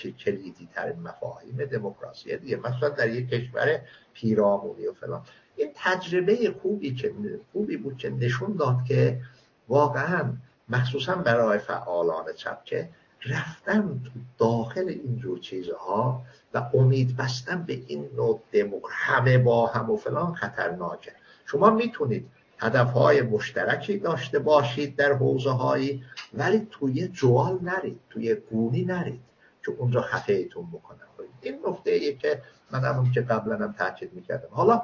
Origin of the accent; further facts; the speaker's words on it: Iran; first language Azerbaijani; Persian is a second language; مثلا من که خودم جستش ترک هستم، آذری هستم بهتره بگم، که مثلا خوب نمیتونستیم فارسی حرف بزنیم